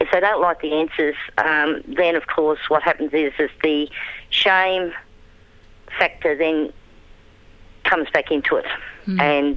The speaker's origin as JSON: {"language": "English", "region": "New South Wales", "country": "Australia", "tie": "born or raised there", "also_born_or_lived": "far north Queensland", "said": "I've lived in rural areas. I grew up in the Hunter Valley with a population of about 5, actually. That's where I started my life."}